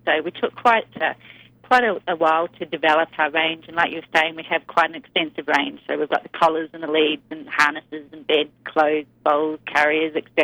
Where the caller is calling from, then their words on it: Sydney, New South Wales, Australia; Yeah, I'm calling from Sydney, Australia.